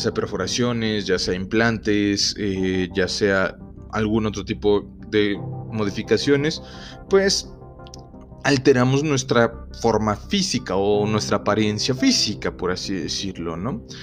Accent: Mexico; por lo menos yo en mi país, México

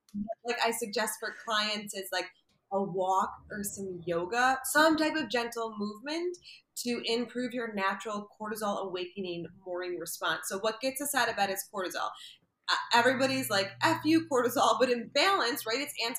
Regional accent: Buffalo, New York, United States; now in Omaha, United States; Even in the snow, like, I'm originally from Buffalo, New York, like, get outside.

